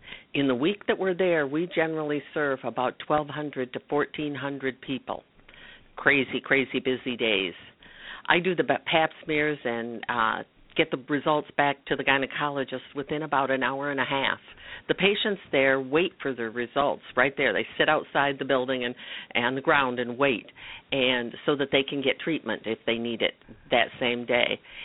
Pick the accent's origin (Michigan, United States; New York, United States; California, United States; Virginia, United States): Michigan, United States; Well, I'm from Northern Michigan. That's home. But I've been working the past several months in Bethlehem, Pennsylvania.